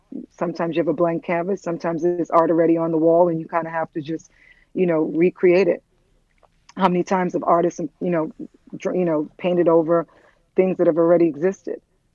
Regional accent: Bronx, New York, United States; also born or lived in Antigua; In the boogie down. I grew up in the Bronx. I was born in Antigua in the West Indies, but I grew up in the Bronx.

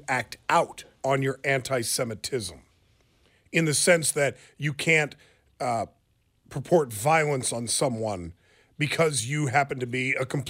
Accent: the South, United States; Maybe it's because I grew up mostly in the South.

